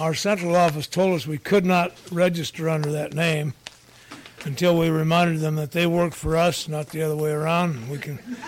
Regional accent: Colorado, United States; And I'm from Colorado, and it's so dry right now we can't even breathe.

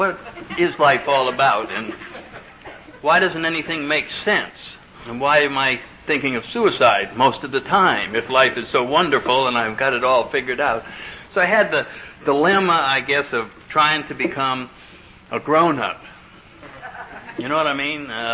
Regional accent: New Haven, Connecticut, United States; And here these guys came from all over the United States into New Haven. That was my hometown, and that's where I grew up, and so to me it wasn't any big deal to go to the local school

